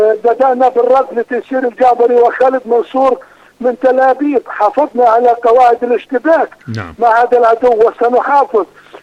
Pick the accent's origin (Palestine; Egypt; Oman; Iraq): Palestine; لذلك اليوم نؤكد نحن كفلسطينيين